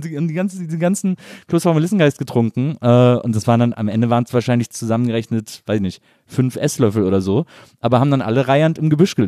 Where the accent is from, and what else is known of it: Wesseling, North Rhine-Westphalia, Germany